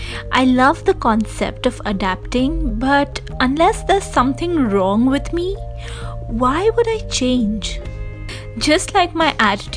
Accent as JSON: {"language": "English", "country": "India", "said": "they would know that I am an Indian, they would know that I am not born in America"}